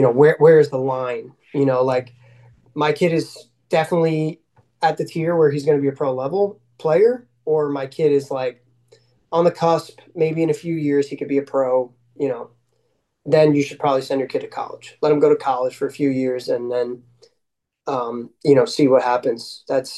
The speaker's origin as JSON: {"language": "English", "region": "New York", "country": "United States", "said": "I'm just from New York, you know, so for them it was easy."}